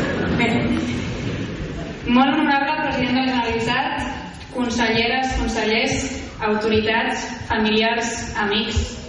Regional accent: Catalonia, Spain; pel meu sentiment de pertinença a Catalunya. Des de sempre, la meva llengua principal ha estat el català. He crescut formant part i gaudint de la cultura catalana.

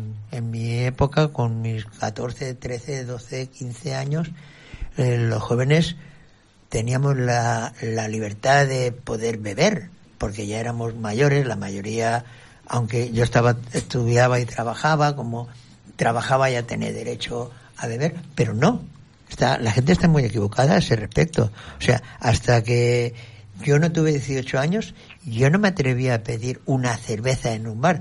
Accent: Manises, Valencian Community, Spain; born there; Yo soy nacido en Manises y, no sé, siempre he tenido una relación muy estrecha con Cuart de Poblet.

